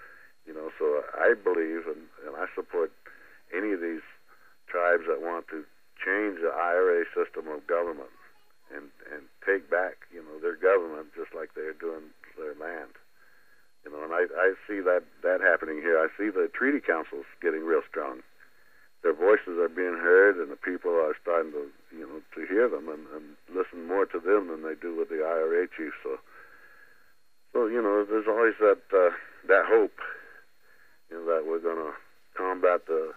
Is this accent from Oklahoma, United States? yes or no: yes; Oklahoma, United States; I'm staying here in Manistee. You know, I'm from Oklahoma, of course, but I got sons here on Pine Ridge that are Lakota Oglalas.